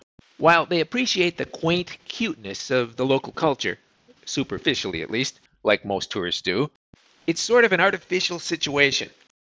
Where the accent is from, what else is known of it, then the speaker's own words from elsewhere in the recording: Canada; I'd know, I'm Canadian.